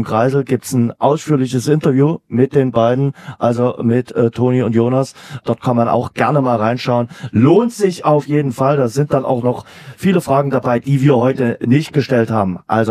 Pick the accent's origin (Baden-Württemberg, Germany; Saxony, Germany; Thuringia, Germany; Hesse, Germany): Saxony, Germany; accent: Saxon; aber ich kann durchaus sächsisch reden und mein Slang hört man auch immer mal gerne raus.